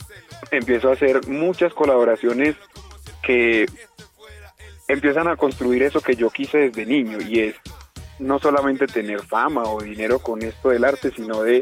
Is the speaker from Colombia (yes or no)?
yes; Antioquia, Colombia; yo soy paisa, pero mis padres son chocuanos.